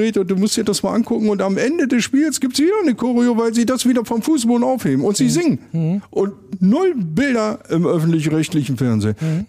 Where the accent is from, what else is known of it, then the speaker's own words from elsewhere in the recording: Harz, Germany; Ich komme ja aus dem Harz ursprünglich.